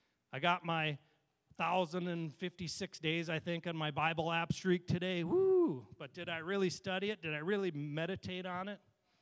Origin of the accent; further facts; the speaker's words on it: India; We grew up in India as kids. We'd spend 6 months a year out of the year there.